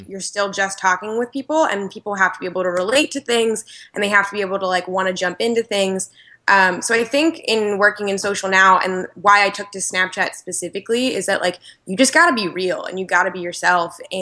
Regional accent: Pennsylvania, United States; I did an internship in TV news for like a local news station in my hometown. It was News 8, WGAL.

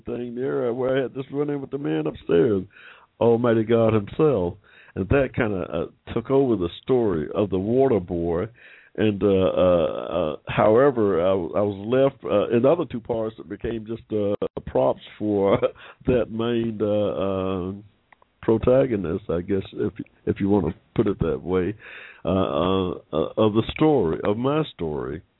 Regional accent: Georgia, United States; Now, like I said, I'm from Georgia. I was born here in 1945

